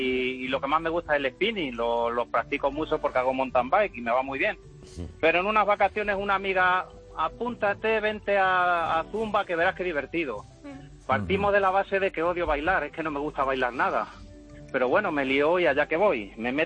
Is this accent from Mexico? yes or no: no; Castilla-La Mancha, Spain; Ante todo decir que soy un tránsfuga manchego y con mala leche